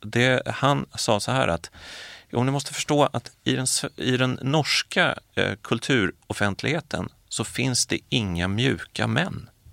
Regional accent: Sweden; det tyckte jag som svensk läsare var liksom konstigt.

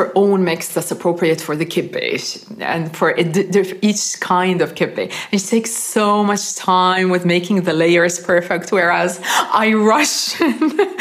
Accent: Lebanon; I grew up in Lebanon, so I was very lucky to enjoy a huge variety of food coming from different regions of the country

